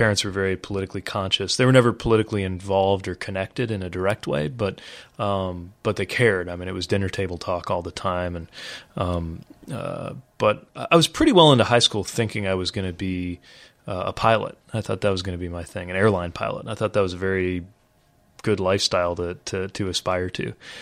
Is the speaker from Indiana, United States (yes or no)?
yes; South Bend, Indiana, United States; Yeah, I mean, it's a great town. It's a great place to grow up.